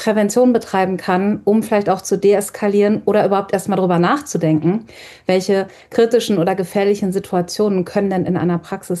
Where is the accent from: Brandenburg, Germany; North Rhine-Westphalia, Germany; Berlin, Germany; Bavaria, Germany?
North Rhine-Westphalia, Germany; ich komme ja aus dem Ruhrgebiet, ich eine Praxis habe, die im Ruhrgebiet ansässig ist